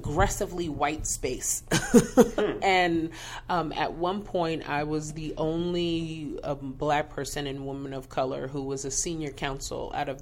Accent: New York City, New York, United States; I'm from New York City.

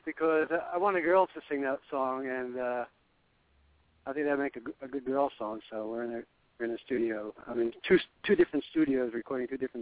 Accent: New York, United States; I was born and raised in New York. We didn't even have a country music radio station at the time. So my roots are rock and roll.

